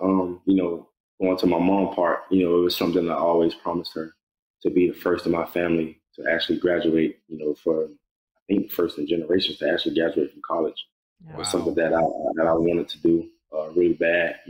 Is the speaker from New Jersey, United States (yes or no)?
no; Miami, Florida, United States; You know, I grew up in Miami, and you know, I just had a whole bunch of stuff going on around me